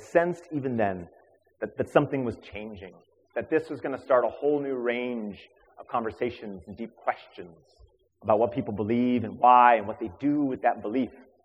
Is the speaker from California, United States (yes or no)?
yes; Los Angeles, California, United States; I grew up in Los Angeles, California.